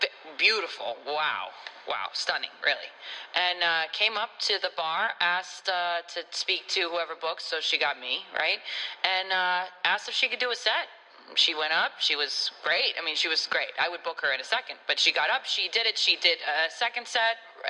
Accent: Northeast, United States; I'm not, no. I'm from the Northeast, yeah.

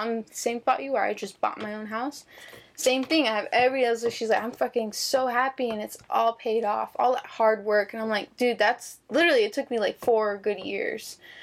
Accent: Phoenix, Arizona, United States; I like the suburban life, and that's what I was used to, especially growing up in Phoenix.

